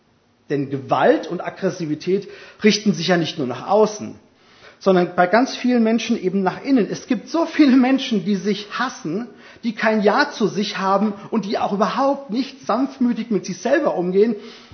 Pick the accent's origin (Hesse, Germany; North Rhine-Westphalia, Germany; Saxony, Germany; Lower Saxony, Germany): Hesse, Germany; Ich denke da an eine Erfahrung aus meinem Heimatdorf in Hessen.